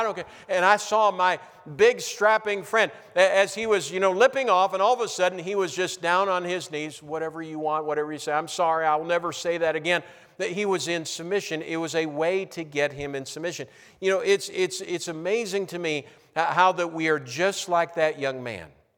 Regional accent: New Ulm, Minnesota, United States; I remember growing up in New Ulm where I was going to school.

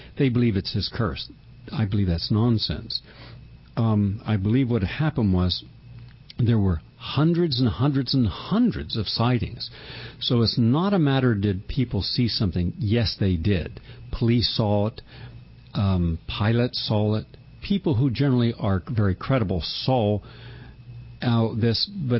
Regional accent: Parkersburg, West Virginia, United States; it also showed up in Parkersburg, my hometown, in November 1966.

